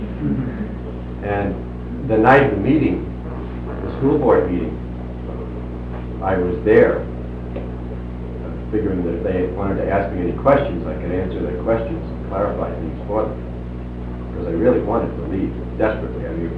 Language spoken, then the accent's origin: English; California, United States; We agreed, of course. We're from California.